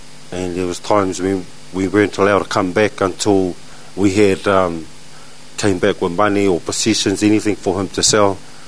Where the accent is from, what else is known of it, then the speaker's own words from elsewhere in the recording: Auckland, New Zealand; I was born and raised in Auckland